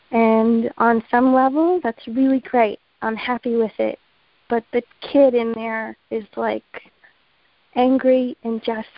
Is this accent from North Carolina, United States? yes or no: yes; Raleigh, North Carolina, United States; I'm from Raleigh, North Carolina.